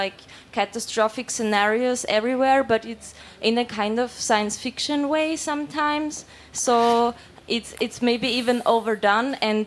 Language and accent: English; Austria; I'm from Austria